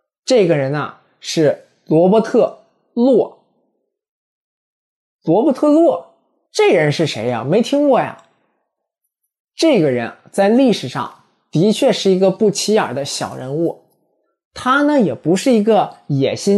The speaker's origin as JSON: {"language": "Chinese", "country": "Australia", "said": "比如说咱们现在啊，有外国人咒骂咱们澳洲人，说咱们是罪犯和罪犯的后代"}